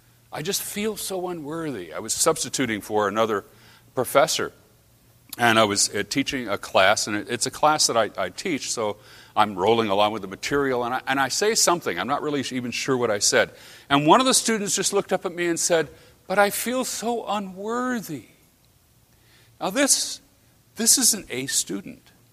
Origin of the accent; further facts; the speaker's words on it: West Coast, United States; I'm from the West Coast, so it's like, dude, you know?